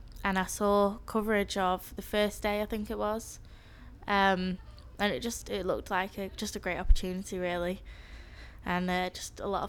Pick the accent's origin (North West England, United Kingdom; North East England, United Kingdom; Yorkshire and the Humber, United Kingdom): North West England, United Kingdom; Manchester; I was born 7th of March 1992, so I'm 17, and I'm from Manchester.